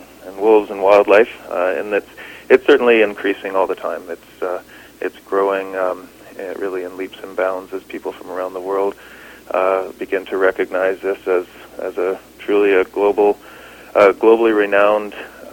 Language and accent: English; Victoria, British Columbia, Canada; I grew up in Victoria.